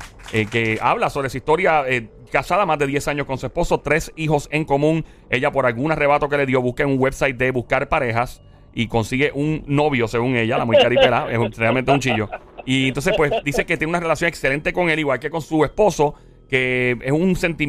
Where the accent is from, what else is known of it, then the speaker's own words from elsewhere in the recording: Caguas, Puerto Rico; Un momentito, ese es mi pueblo. Cagua es cagua, lo demás es cemento